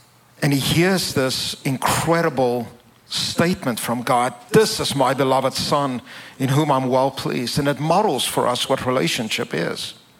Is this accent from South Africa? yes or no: yes; South Africa; I am originally from South Africa. It's not Alabama that you're hearing in the background. I will say that I am from the really deep South.